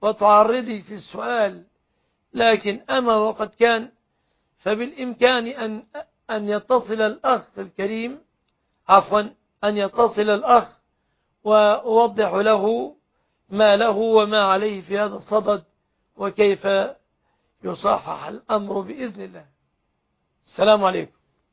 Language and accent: Arabic; Egypt; بلادنا مصر